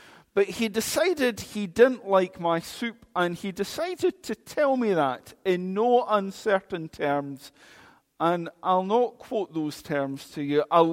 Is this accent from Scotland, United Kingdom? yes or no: yes; Linlithgow, Scotland, United Kingdom; also born or lived in Kent; Born in Kent, you wouldn't know that by the accent. I grew up in Linlithgow. I studied in Edinburgh, in Aberdeen, and in Glasgow. Spent 10 years as a parish minister in sunny Lanarkshire.